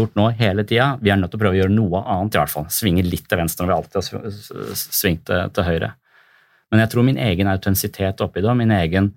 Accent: Tønsberg, Vestfold, Norway; Men nå kommer jeg fra Tønsberg, som jeg føler da er et sånn mobbete sted.

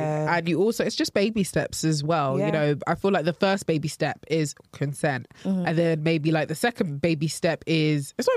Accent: Nigeria; I'm Nigerian.

